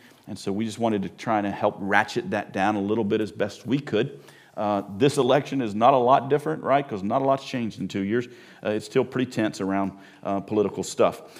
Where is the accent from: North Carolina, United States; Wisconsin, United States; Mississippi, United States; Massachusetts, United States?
North Carolina, United States; I grew up in North Carolina, so I grew up on them.